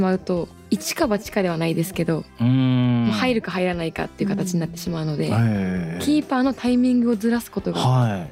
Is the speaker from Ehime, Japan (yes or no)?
no; Hakodate, Hokkaido, Japan; それであの私の地元の函館に